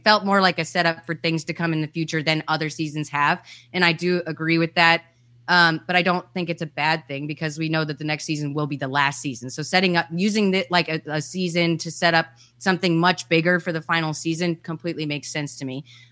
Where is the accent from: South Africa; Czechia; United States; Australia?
United States; Houston, Texas; So that's my hometown convention here in Houston.